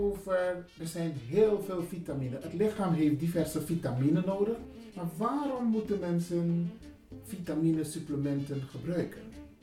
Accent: Suriname; Wij zijn Surinamers en we gebruiken ook heel veel natuurkruiden, ossodriasis.

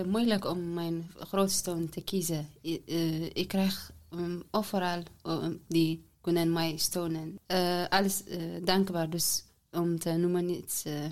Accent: Eritrea; Dutch is a second language; now in Netherlands; ik kom uit Eritrea. Sinds 2016 juli ben ik hier.

